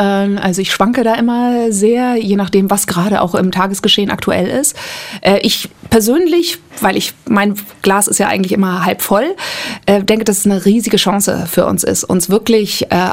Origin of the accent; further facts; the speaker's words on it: Hamburg, Germany; also born or lived in Munich; now in Berlin, Germany; Und ich komme ja aus Hamburg, habe dann in München studiert, in ein paar anderen Ländern dann auch noch gewohnt.